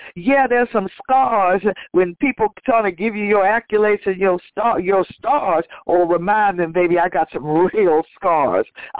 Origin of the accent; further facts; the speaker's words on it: Texas, United States; I'm from Texas, where right up the road is the watermelon capital of the world, where some of the best fruits and vegetables are, and they come from the valley